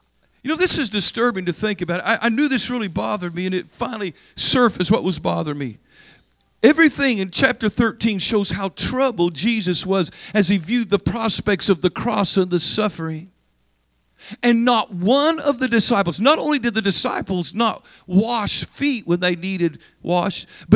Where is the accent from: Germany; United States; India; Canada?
United States; Oklahoma; Let me tell you, I was raised in Oklahoma, and we had an expression, oil mansions.